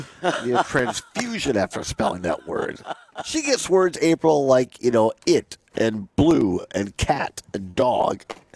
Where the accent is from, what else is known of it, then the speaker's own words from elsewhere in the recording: Wisconsin, United States; now in Madison, United States; I grew up in Southwest Wisconsin. I live most of the time now in Madison.